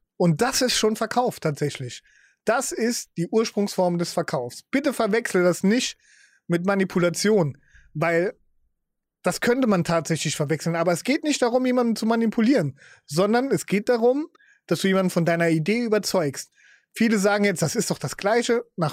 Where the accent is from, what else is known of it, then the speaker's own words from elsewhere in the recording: Saarland, Germany; born there; Ich bin gebürtig aus dem Saarland. Es kann durchaus sein, dass ich das ein oder andere Mal in einen Dialekt verfalle